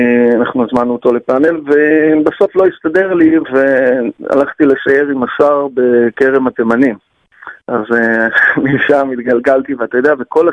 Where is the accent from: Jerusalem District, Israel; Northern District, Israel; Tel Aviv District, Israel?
Northern District, Israel; Alma; אני תושב הגליל, תושב הפריפריה, גדלתי באלמה, היום אני גר במושב צפחות.